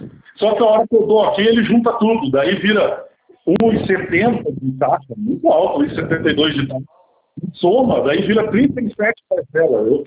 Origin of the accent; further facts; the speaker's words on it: Jacarezinho, Paraná, Brazil; eu sou do interior do Paraná, sou de Jacarezinho, né?